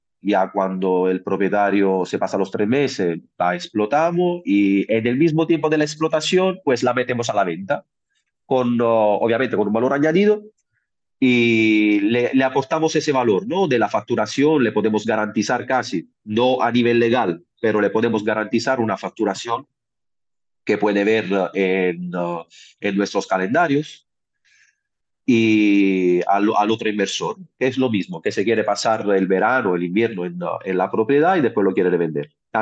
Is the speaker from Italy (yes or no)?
yes; Italy; Spanish is a second language; now in Canary Islands, Spain; italiano, casi mitad de mi vida pasada en Canarias, soy padre de dos